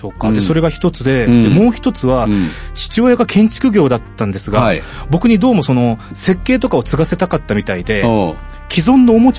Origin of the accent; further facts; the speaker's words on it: Ogori, Fukuoka, Japan; 西鉄電車の小郡駅の近くで、はいはい、生まれて、はい、ずっと小郡でした。